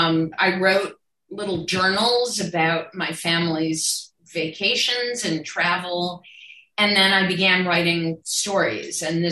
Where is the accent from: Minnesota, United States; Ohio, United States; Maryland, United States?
Ohio, United States; Cleveland; Nobody, I grew up in Cleveland. People around me were lawyers and business people.